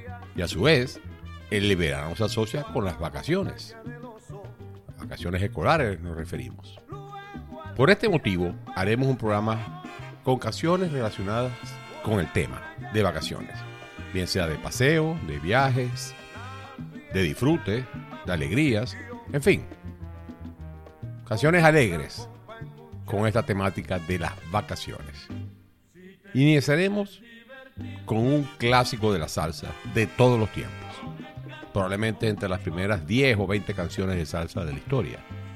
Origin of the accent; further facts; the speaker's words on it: Maracaibo, Zulia, Venezuela; en mi ciudad natal de Maracaibo, en Venezuela, donde se oía esta canción en la radio permanentemente.